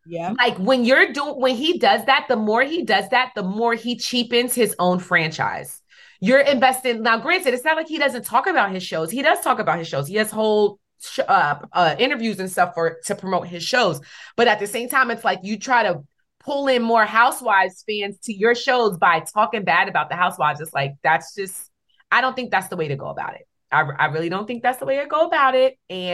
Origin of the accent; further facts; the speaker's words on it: New York City, New York, United States; One thing, growing up in New York City, watching movies, it's like New York City or Los Angeles.